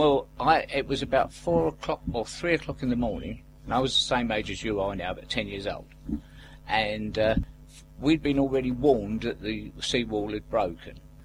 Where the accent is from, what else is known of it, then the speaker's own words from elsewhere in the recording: Canvey Island, East of England, United Kingdom; Well, I came out from Canvey with my brothers and sister, and we actually came to Benfleet.